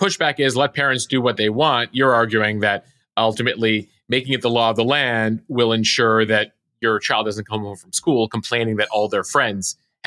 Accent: Chicago, Illinois, United States; if you're ever in Chicago, I'll do a pitch for my hometown where we take architecture very seriously

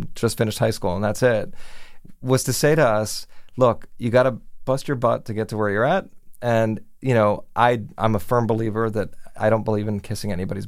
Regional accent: Miami, Florida, United States; So growing up in Miami and working in local news in Miami, where I got my start, I started down there in the mid-90s

